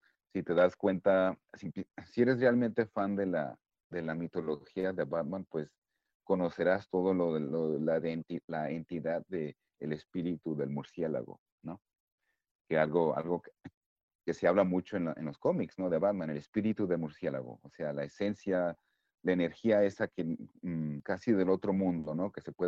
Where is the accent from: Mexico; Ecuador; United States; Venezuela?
Mexico; como mexicano, pues crecí escuchando las épicas historias del Imperio Azteca